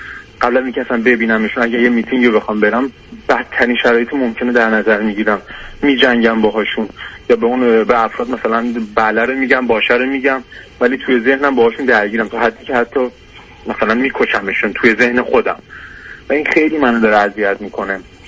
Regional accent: Tehran, Tehran Province, Iran; born there; من 30 سالم هستش، توی خانواده پر جمعیت توی منطقه ضعیف تهران به دنیا آمدم و بچه آخر خانواده هستم

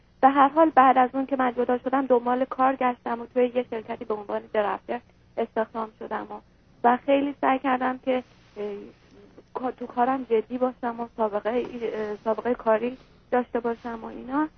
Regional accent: Iran; اگر این حرف رو میزنی من ایرانیم

